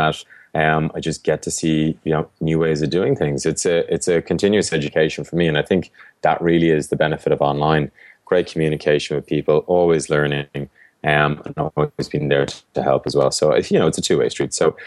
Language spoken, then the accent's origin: English; Ireland; as Irish people, we're great storytellers